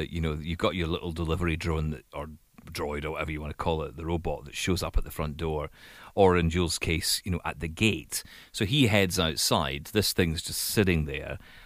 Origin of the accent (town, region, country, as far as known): United Kingdom